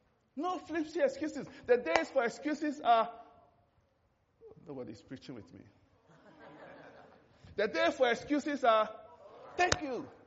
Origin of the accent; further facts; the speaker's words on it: Ghana; After I had gone to Nigeria as a young intern working with a newspaper, and I found out, a guy said, where do you come from? I said, Ghana.